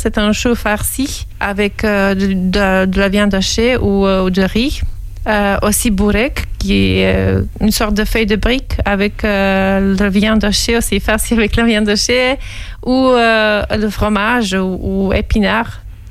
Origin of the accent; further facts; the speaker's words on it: Serbia; French is a second language; Dans ma ville natale, je habite à côté de la montagne Zlatibor, qui est très populaire, la plus populaire en Serbie.